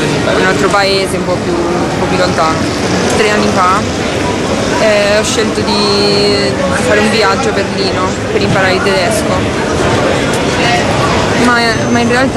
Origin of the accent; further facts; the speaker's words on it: Spain; Italian is a second language; qui ci sono dei pericoli che in Spagna, soprattutto nel mio paese, non ci stanno proprio.